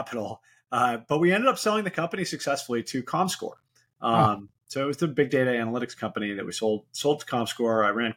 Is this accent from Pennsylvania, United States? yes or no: no; Seattle, Washington, United States; I'm born and raised in Seattle.